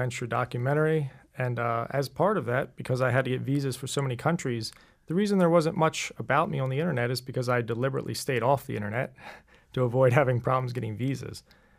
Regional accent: United States; I mean, I was a young kid growing up in America in the 80s and 90s.

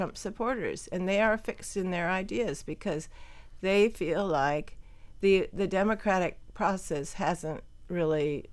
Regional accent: South Dakota, United States; I mean, I'm from South Dakota, you're from Iowa.

